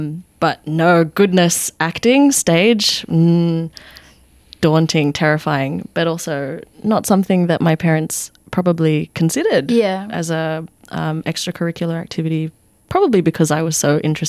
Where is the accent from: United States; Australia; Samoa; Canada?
Australia; now in United Kingdom; And it was an exploration of my identity as a Filipina Australian person living in the UK at the time.